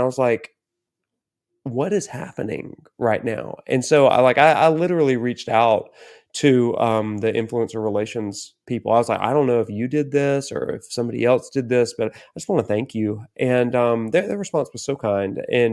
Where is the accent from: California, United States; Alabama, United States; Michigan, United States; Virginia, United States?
Alabama, United States; I'm nobody. I'm a guy from Alabama, you know?